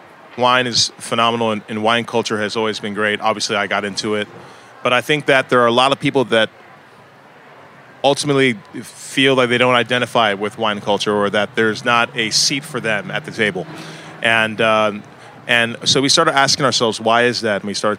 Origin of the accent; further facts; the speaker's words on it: Huntsville, Alabama, United States; also born or lived in Nigeria; I moved around a good bit growing up. And wonderful background. Thank you to my parents. I was born in Nigeria. Kind of moved to the States when I was about 2 years old. Landed in Alabama, of all places.